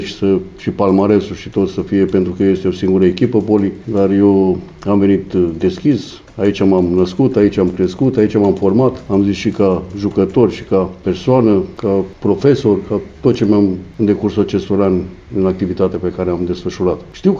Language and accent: Romanian; Timișoara, Timiș County, Romania; Am venit cu inima deschisă, sunt timișorean